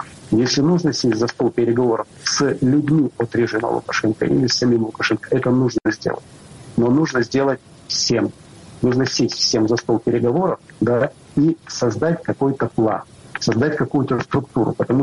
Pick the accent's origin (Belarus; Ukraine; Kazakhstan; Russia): Belarus; also born or lived in Lithuania; Я, как простой белорус, который прожил 18 лет в Литовской республике, я как белорус, я хочу видеть, что делается.